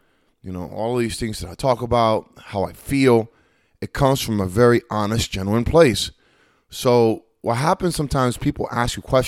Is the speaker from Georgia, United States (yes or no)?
no; Lakeland, Florida, United States; That's the one here in town from my hometown, Lakeland, Florida.